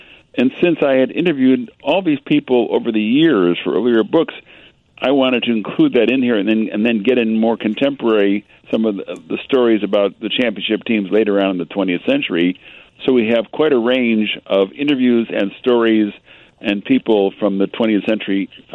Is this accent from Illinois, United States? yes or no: yes; Chicago, Illinois, United States; just like I do growing up in Chicago, the grandeur of the Balaban and Katz theaters